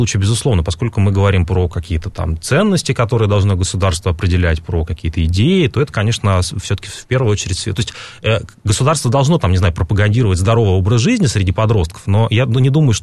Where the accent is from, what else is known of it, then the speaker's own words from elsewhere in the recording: Russia; born there; я родился в России, я живу в нашей стране, я намерен здесь и дальше жить.